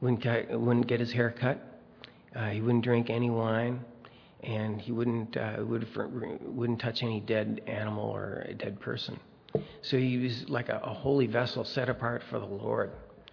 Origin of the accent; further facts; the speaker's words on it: Saint Paul, Minnesota, United States; I said, "Yeah, I'm from Minnesota." What part?" And I said, "Oh, St. Paul."